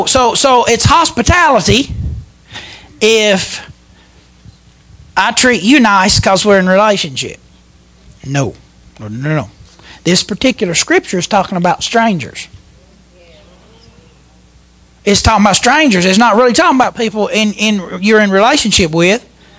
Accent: West Virginia, United States; I grew up in Mingo County, Hatfields and McCoys. The whole history of the place is killing somebody over something.

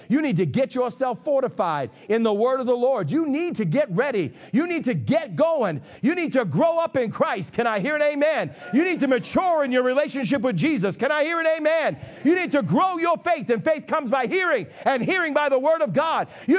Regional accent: United States; I love Americans. I'm American.

